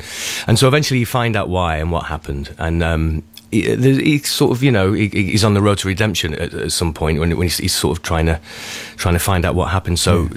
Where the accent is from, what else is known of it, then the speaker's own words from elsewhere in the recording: Nelson, North West England, United Kingdom; I grew up just outside Manchester, like you. You know